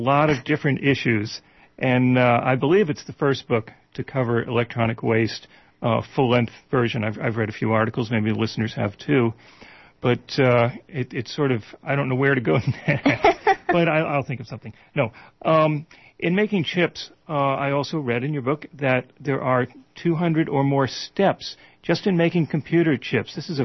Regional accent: Northeast, United States; that's the word I learned when I grew up in the Northeast

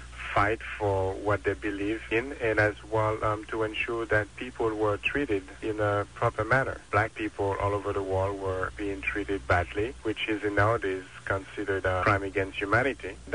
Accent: Pétionville, Ouest, Haiti; Was born and raised in Haiti. I was actually born in Pétionville, near the capital, Port-au-Prince. Basically, I'm 100% Haitian.

